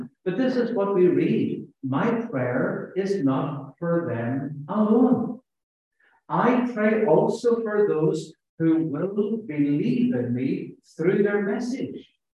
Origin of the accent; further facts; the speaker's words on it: Ireland; I'm Irish, okay?